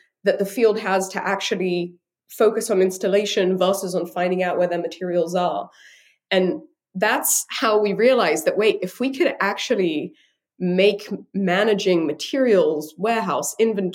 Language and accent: English; London, United Kingdom; now in San Francisco, United States; I'm from London originally. I had very little to do with construction in the US when I got started, but I actually moved to San Francisco back in 2016